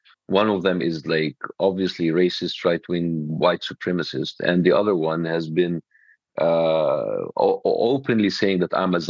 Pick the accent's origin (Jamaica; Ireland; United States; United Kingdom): United States; So as an American Jewish person, now I have to choose between my loyalty to Israel and my loyalty to my home, my home country, America.